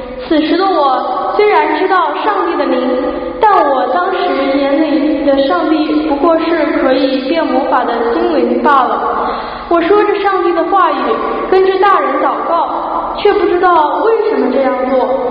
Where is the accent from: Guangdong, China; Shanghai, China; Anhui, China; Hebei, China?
Guangdong, China; Zhuhai; born there; 2011年的8月，我出生在一个听起来很高大上的城市珠海。